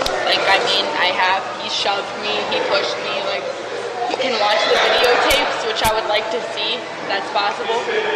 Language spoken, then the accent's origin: English; Berea, Ohio, United States; I'm calling my friends from Cleveland because I'm from Berea.